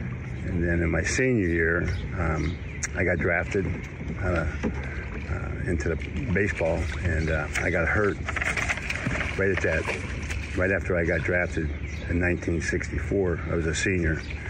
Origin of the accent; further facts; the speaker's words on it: Butler, Pennsylvania, United States; I grew up in Butler, Pennsylvania, and I was a young man that 7 o'clock in the morning I was out the door.